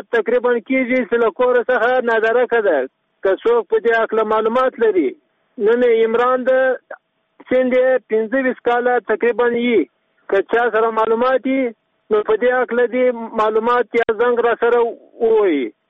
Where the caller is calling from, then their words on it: Sheberghan, Jowzjan, Afghanistan; د شبرغان دی ولایت اوسېدونکی